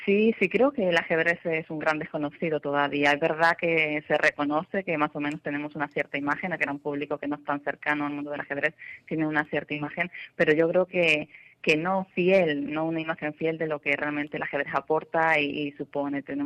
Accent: Canary Islands, Spain; Tengo que decir que, bueno, procedo de Canarias, especialmente Gran Canaria.

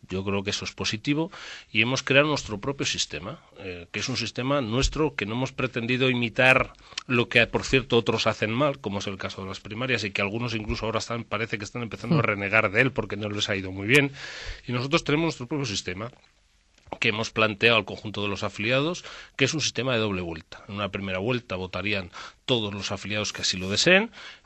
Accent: Zamora, Castile and León, Spain; pero por ejemplo en mi tierra, en Zamora, no se vota directamente

